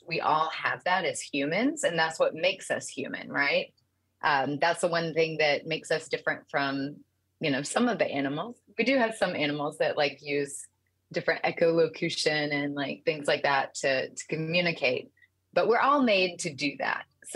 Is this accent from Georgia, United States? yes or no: yes; Georgia, United States; And I'm from South Georgia, so it was a little bit different. The accent was a little bit, you know, it was there.